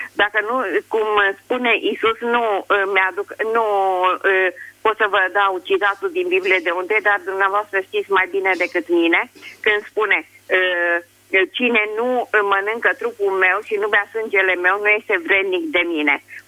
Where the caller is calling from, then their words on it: Florești, Cluj County, Romania; din Florești, județul Cluj.